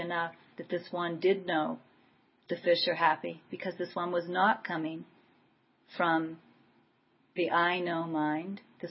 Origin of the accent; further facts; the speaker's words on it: Coffeyville, Kansas, United States; born there; also born or lived in Topeka; You know, I was born in 1960 in Coffeyville, Kansas. My mom named me after her high school best friend